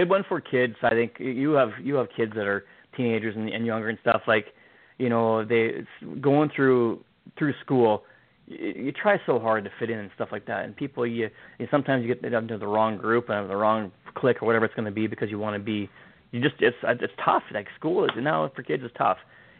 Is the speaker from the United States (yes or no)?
no; Saskatchewan, Canada; So where I grew up in Saskatchewan, we all of us boys had nicknames.